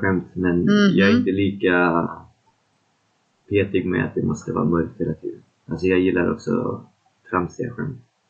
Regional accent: Sweden; jag är ju ändå svensk, så vi svenskar gillar sånt där

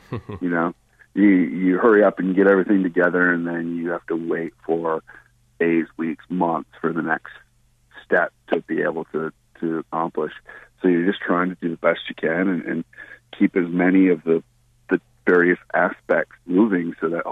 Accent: Port Huron, Michigan, United States; yeah, you know, I grew up in Port Huron

